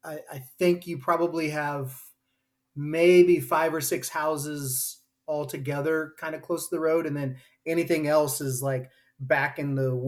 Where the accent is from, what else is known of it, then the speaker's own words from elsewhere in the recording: Jackson, Missouri, United States; Yeah, I grew up in Jackson, Missouri. So very rural.